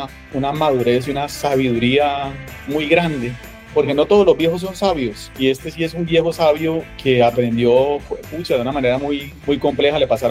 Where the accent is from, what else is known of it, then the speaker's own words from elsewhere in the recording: Bucaramanga, Santander, Colombia; yo soy de Bucaramanga.